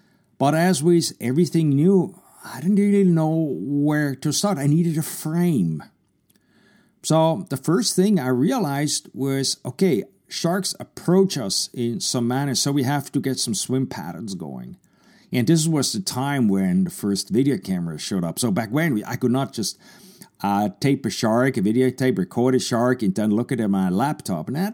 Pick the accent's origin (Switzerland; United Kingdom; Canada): Switzerland; moved away as an adult; now in United States; I grew up in Switzerland, so I was kind of naive. When I came to the U.S. end of the 80s